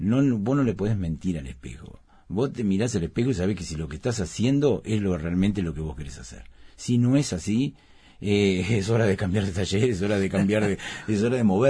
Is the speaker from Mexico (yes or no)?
no; Uruguay; Mi madre en Argentina, ¿viste? Y mi... Así que soy medio uruguayo, medio argentino.